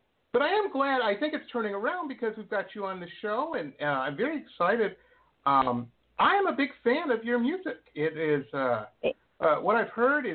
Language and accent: English; Detroit, Michigan, United States; And I'm like, man, I don't want any heroin. I'm from Detroit.